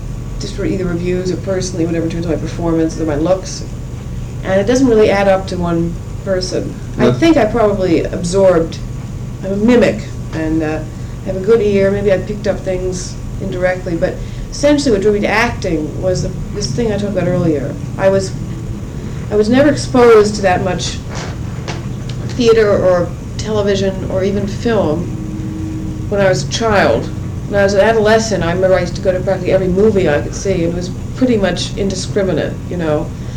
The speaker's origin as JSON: {"language": "English", "region": "New York", "country": "United States", "tie": "born or raised there", "said": "I wasn't taken to the theater, even though I was raised in New York."}